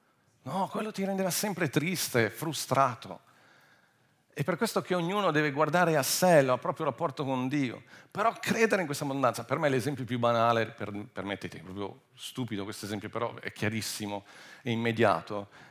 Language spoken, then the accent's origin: Italian; United Kingdom; Italian is a second language; E io sono inglese, non so tutti i termini italiani.